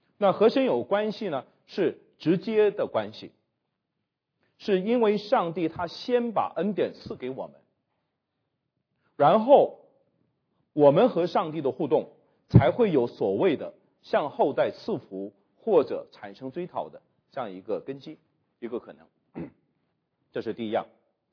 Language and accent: Chinese; China; 比如说我们中国人说叫做一人得道鸡犬升天